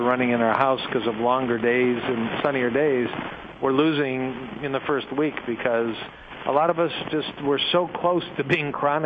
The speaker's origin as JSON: {"language": "English", "town": "Detroit", "region": "Michigan", "country": "United States", "tie": "born or raised there", "said": "two major hospitals, happened to be in my hometown in Detroit"}